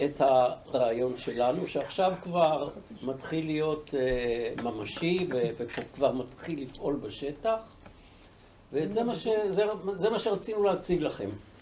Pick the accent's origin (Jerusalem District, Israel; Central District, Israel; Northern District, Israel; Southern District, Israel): Central District, Israel; Neve Monosson; נכון, אבל גם אני נולדתי בנווה מונוסון.